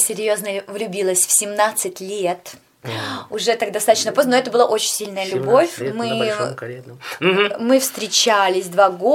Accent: Vitebsk, Vitebsk Region, Belarus; now in Minsk, Belarus; Нет, я из города Витебска

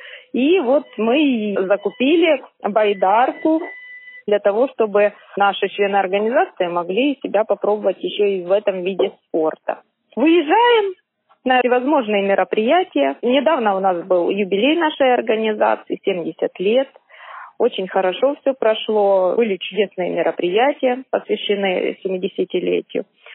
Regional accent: Donetsk, Donetsk Oblast, Ukraine; moved away as an adult; Я сама из Донецка. В 2014 году я оттуда приехала.

